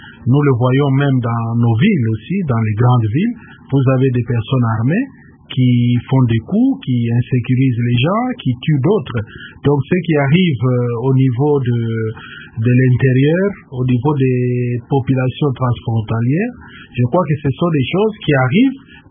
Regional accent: DR Congo; chez nous en RDC

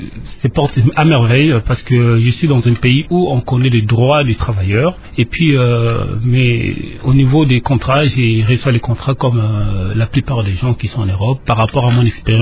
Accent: DR Congo; Moi, je suis Congolais

